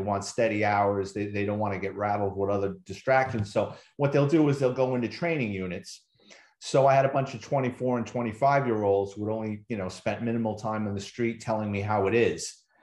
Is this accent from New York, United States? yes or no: yes; Bronx, New York, United States; So even though I grew up in the Bronx, it was an eye opener with people coming up to me with questions and problems.